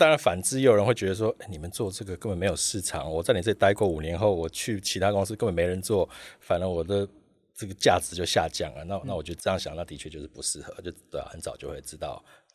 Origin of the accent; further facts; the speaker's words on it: Taiwan; 因为其实我们台湾人资讯人才是很强